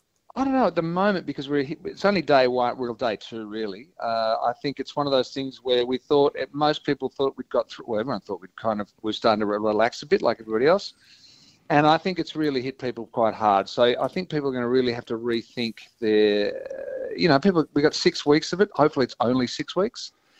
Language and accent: English; Melbourne, Victoria, Australia; We're from Melbourne.